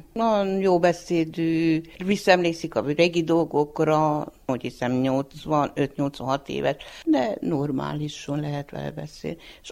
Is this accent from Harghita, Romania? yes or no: yes; Nagysolymos, Harghita, Romania; now in Magyarandrásfalva, Romania; Nagysolymosból jöttem ide, 1-8-at ott jártam, utána Benkeresztúr a Talicaomba.